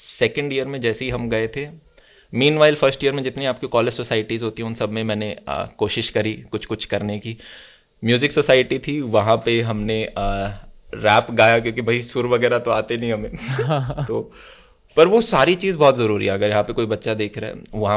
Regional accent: Delhi, India; मैं भी जैसे दिल्ली का ही हूँ, एनसीआर का ही अपने आप को कहूँगा

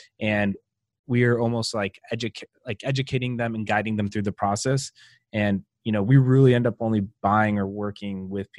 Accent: Colombia; moved away as an adult; But so I was born and raised in Colombia. My dad's Colombian, my mom's American. So I grew up my whole life down there

